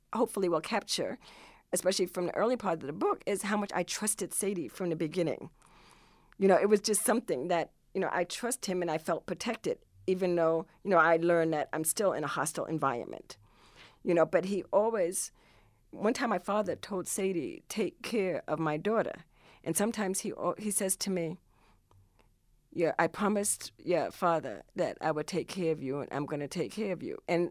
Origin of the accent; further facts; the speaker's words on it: New York City, New York, United States; And like I said, I was born and raised in New York. I mean, I lived my first 23 years in New York City.